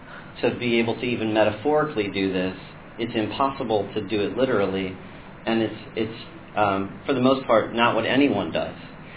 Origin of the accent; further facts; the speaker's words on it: United States; But we do believe it. I can tell you as an American.